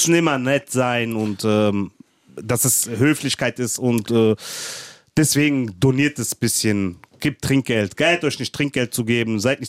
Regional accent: Frankfurt, Hesse, Germany; Ich bin da wirklich aufgewachsen. Ich habe da auch wirklich gelebt. Ich lebe immer noch da sozusagen. Also fast 40 Jahre bin ich Bornheimer. Ich lebe noch immer im Block.

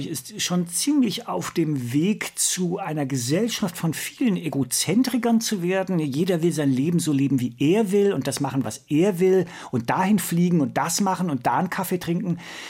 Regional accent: Wiesbaden, Hesse, Germany; Natürlich kann ich Hessisch. Ich bin in der Landeshauptstadt groß geworden, natürlich. Ich liebe Hessisch. Und wenn ich hessische Kollegen treffe, spreche ich immer Hessisch mit ihnen.

